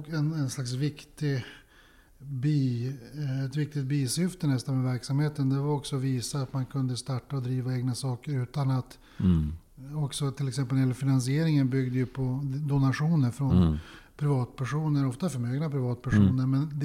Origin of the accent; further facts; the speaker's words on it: Örnsköldsvik, Västernorrland County, Sweden; jag läste juridik i Uppsala efter skolgången hemma i Örnsköldsvik.